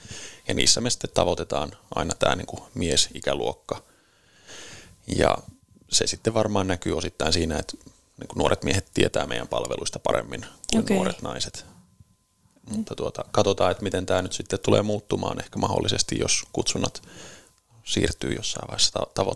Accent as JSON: {"language": "Finnish", "town": "Lohja", "region": "Uusimaa", "country": "Finland", "tie": "born or raised there", "also_born_or_lived": "Kaamanen / Tornio / Tampere", "said": "Lohjalla mä oon sitten käynyt kouluja ja sitten opiskellut Torniossa ja käynyt vielä Muoniossa töissä ja nyt sitten viimeisimpänä ollut pitempään Tampereella ja työskennellyt siellä sitten Ylöjärven puolella."}